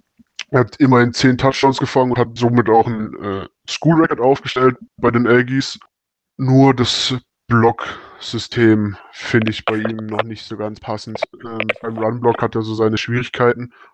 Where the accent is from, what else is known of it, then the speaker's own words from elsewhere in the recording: Karlsruhe, Baden-Württemberg, Germany; Also ich komme aus Karlsruhe und aus einem Ami-Viertel, also damaliges Ami-Viertel. Und da waren viele Amerikaner